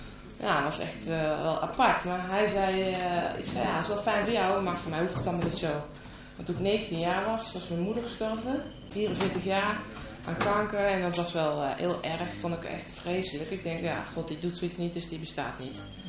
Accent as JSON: {"language": "Dutch", "town": "Nijmegen", "region": "Gelderland", "country": "Netherlands", "lives_now": "Betuwe, Netherlands", "said": "ik kom uit Nijmegen en daar is normaal in de Rooms-Katholieke kerk dat je eigenlijk ja, voor de vorm dat dan even doet. Toen ben ik verhuisd naar de Betuwe"}